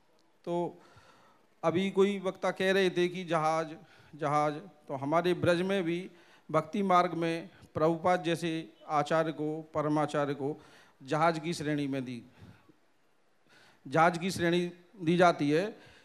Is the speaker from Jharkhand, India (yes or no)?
no; Nandgaon, Uttar Pradesh, India; मैं नंदगांव का निवासी हूं